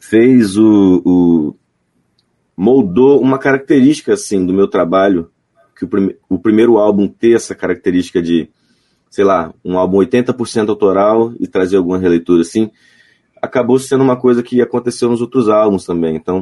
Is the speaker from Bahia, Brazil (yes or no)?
no; Espírito Santo, Brazil; E eu, como capixaba também